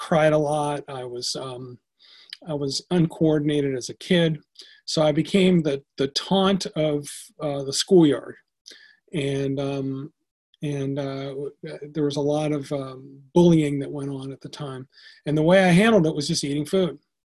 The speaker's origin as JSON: {"language": "English", "region": "Maryland", "country": "United States", "said": "I'm from Maryland, and I'm very grateful to be here."}